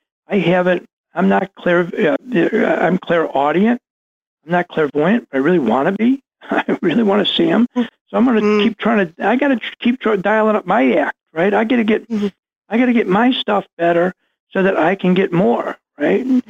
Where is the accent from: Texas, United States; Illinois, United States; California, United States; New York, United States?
New York, United States; Buffalo; I have a Buffalo Bills chair. I grew up in Buffalo.